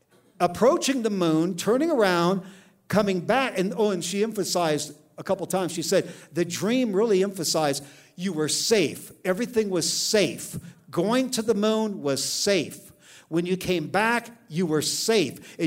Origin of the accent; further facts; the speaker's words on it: Ireland; It's kind of like I'm an Irishman. I got a thick head.